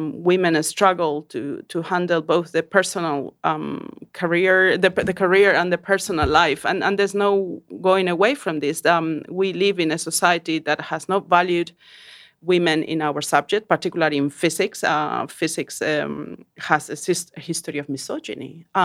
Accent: Canary Islands, Spain; English is a second language; now in Oxford, United Kingdom; I grew up in the Canary Islands in Fuerteventura just after the dictatorship of Franco ended.

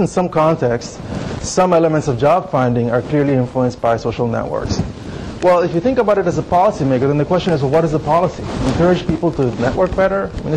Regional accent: Panama; first language Spanish; English is a second language; Spanish is my native language, for those of you who don't know. I was born and raised in Panama, so I don't always get the American or British sayings right.

